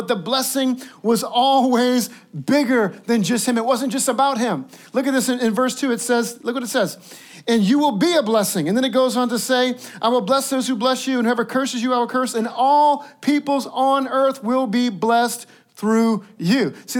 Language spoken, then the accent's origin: English; Louisiana, United States; Now, I'm from Louisiana. I know a little bit about swamps, okay? We got a lot of swamps where I grew up.